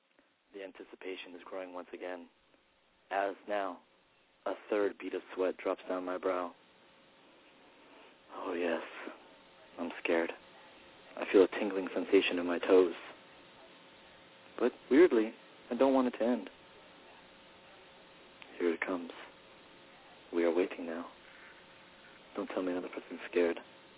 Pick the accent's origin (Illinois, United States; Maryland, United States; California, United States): California, United States; Compton; We don't even have accents. Okay. We're from Compton.